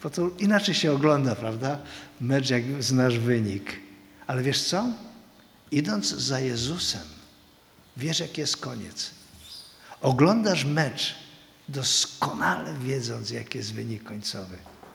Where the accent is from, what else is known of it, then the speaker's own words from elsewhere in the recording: Silesian Voivodeship, Poland; I ponieważ jestem Hanys zagorzałym kibicem piłki nożnej